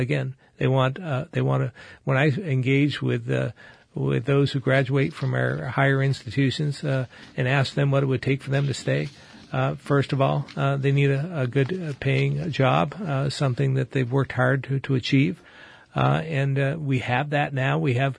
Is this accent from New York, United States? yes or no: no; Barre, Vermont, United States; My hometown of Barrie, there's some beautiful homes that are underutilized. A lot of underutilized housing stock in many areas across the state.